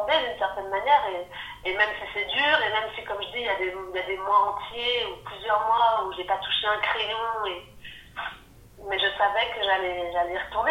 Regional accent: Paris, Île-de-France, France; now in Belgium; je viens de Paris, j'ai emménagé en Belgique

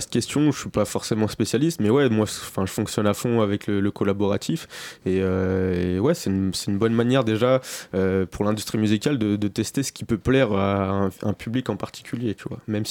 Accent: Lyon, Auvergne-Rhône-Alpes, France; on a organisé une fête à Paname en tant que Lyonnais

